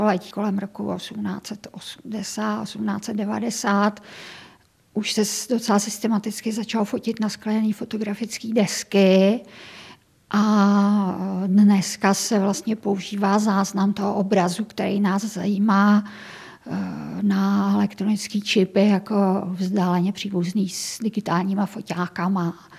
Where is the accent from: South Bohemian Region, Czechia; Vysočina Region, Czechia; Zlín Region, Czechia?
South Bohemian Region, Czechia; České Budějovice; born there; A já jsem Jihočeška rodem, opravdu, já sama jsem se narodila v Českých Budějovicích a rodiče pocházejí z Jindřichohradecka, z malé vesničky